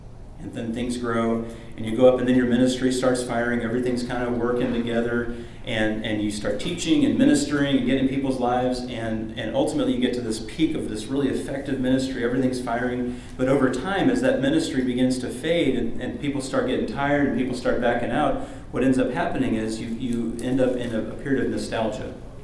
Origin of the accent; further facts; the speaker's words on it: Bible Belt, United States; I know we're not quite in the Bible Belt here in Florida, but I grew up in the Bible Belt